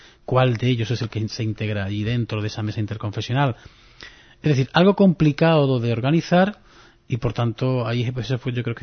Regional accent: Melilla, Spain; yo soy melillense, pero llevo a gala que donde hay un melillense hay un buen hombre

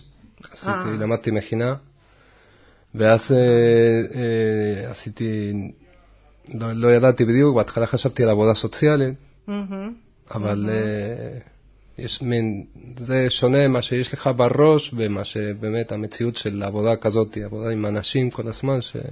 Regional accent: Rosario, Santa Fe, Argentina; now in Israel; אני ארגנטינאי, כן. מרוסריו.

